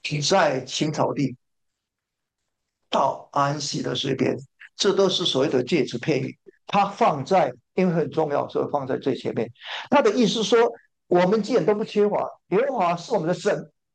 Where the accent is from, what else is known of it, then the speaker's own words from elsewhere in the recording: southern Taiwan, Taiwan; moved away as an adult; now in United States; 我来美国之前，我以前在台湾出生，然后呢，到我出生在南部，然后就北部念大学，来美国留学，大家都差不多这样。我一共搬了15次家了